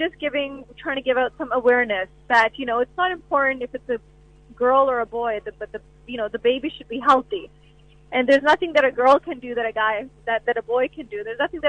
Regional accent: Canada; our Punjabi culture. If I can go through it, and I'm from Canada

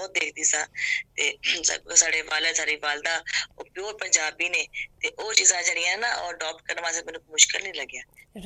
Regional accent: Punjab, India; ਮੈਂ ਬਿਲੋਂਗ ਕਰਦੀ ਹਾਂ ਪੰਜਾਬ ਤੋਂ ਮੈਂ ਪੰਜਾਬੀ ਫੈਮਿਲੀ ਤੋਂ ਬਿਲੋਂਗ ਕਰਦੀ ਹਾਂ

